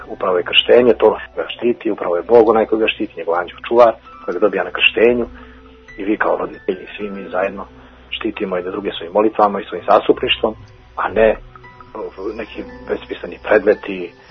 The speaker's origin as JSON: {"language": "Serbian", "country": "Montenegro", "said": "kod nas u Crnoj Gori konkretno, koja je do prije 20 godina bila bastion ateizma"}